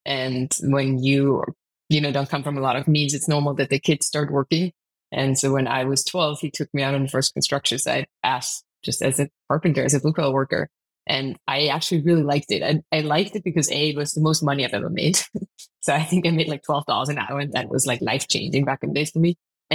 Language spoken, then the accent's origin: English; Austria; English is a second language; In countryside, Austria.